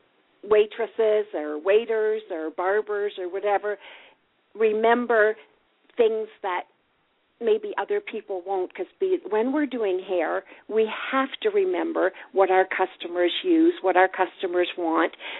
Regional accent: Canada; Being a Canadian, we had a problem with the Canadian words, the Canadian spelling.

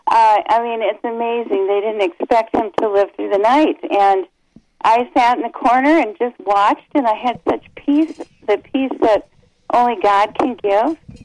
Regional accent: Michigan, United States; Being that we're from the Upper Peninsula, they call us youpers up here.

